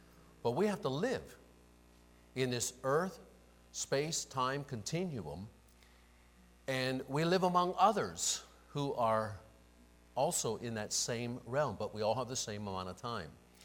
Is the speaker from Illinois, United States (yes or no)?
no; Pennsylvania, United States; Growing up in the Pennsylvania Dutch country, there was a very good illustration of meditating.